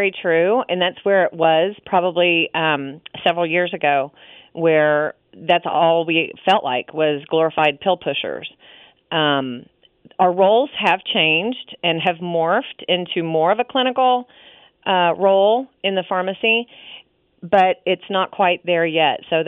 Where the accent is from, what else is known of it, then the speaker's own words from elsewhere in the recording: Dallas, Texas, United States; moved away as an adult; also born or lived in Oklahoma; Yeah, I'm originally from Dallas, and I had moved to a small college community in western Oklahoma, about 5 hours away from any family